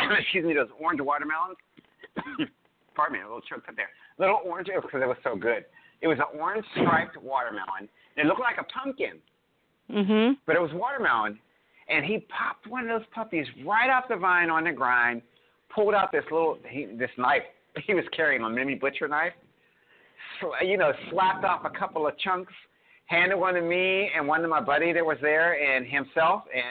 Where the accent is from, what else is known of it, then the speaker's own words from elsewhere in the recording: Pennsylvania, United States; I grew up I'm from up north as well. So I grew up originally in Pennsylvania